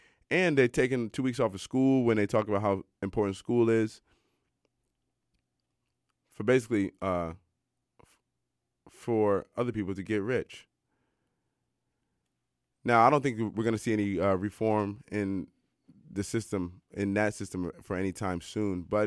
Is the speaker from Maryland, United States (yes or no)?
yes; Maryland, United States; I'll just root against Duke because I'm from Maryland, and that's what you do.